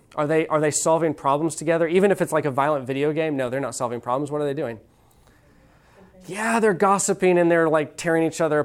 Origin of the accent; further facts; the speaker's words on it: Texas, United States; We need to start putting use guys in there, or y'all, because we're from Texas, okay?